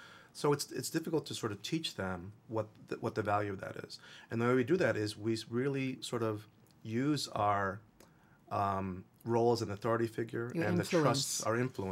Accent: Queens, New York, United States; also born or lived in Colombia; to the States when I was quite young, Queens, New York, when I was four. So I was schooled in the U.S. But I'm actually born from Colombia and still have a lot of family there.

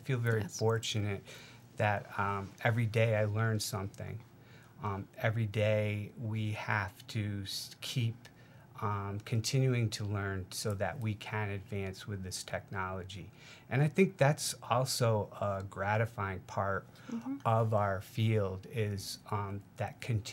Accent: Saranac Lake, New York, United States; Went back to my hometown of Saranac Lake

